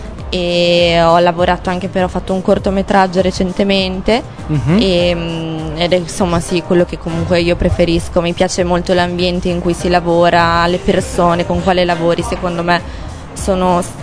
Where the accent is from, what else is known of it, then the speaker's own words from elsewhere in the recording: Bologna, Emilia-Romagna, Italy; sono di Bologna e lavoro come make-up artist.